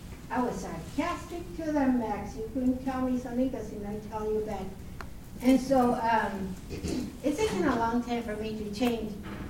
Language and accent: English; New Mexico, United States; also born or lived in California; Then I was born and raised in New Mexico. And we moved to California because there weren't any jobs for us. But then later on, I moved back.